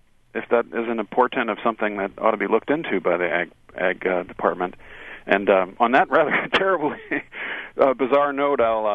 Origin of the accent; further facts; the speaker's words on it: Illinois, United States; I'm from Southern Illinois